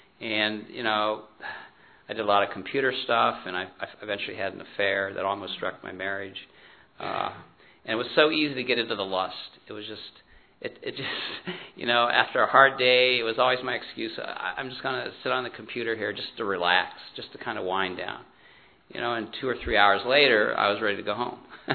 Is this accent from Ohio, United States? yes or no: yes; Cincinnati, Ohio, United States; I'm from Cincinnati.